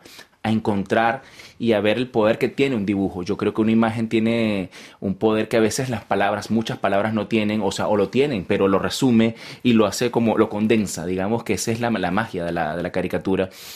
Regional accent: Venezuela; eso obviamente motivó la emigración de mi padre y mi madre, y bueno, ahí crecí yo acá en Venezuela, en un país maravilloso que lo siento como mío, porque bueno, es toda la vida en Venezuela, realmente.

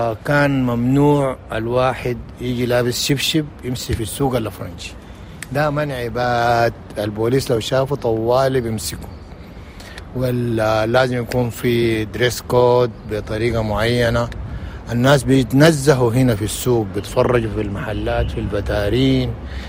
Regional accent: Khartoum, Sudan; من مواليد الخرطوم 1955. يعني عشت في الخرطوم أيام ما كانت شوية منضبطة ومنظمة أكثر من اليوم.

